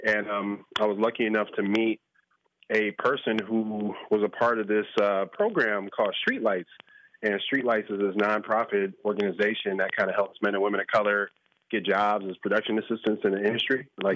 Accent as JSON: {"language": "English", "town": "Chicago", "region": "Illinois", "country": "United States", "tie": "born or raised there", "said": "football growing up in Chicago was kind of that for me."}